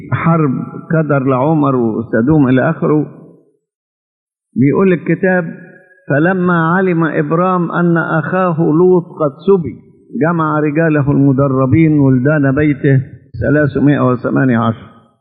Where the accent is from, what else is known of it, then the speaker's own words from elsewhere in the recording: Upper Egypt, Egypt; لزمن قريب عندنا في الصعيد كنا بالشكل دي